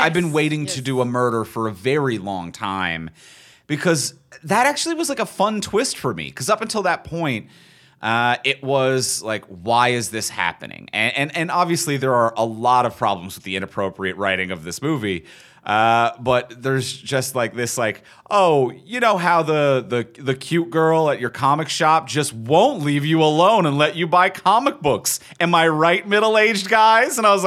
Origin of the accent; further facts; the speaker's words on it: Canada; we're Canadian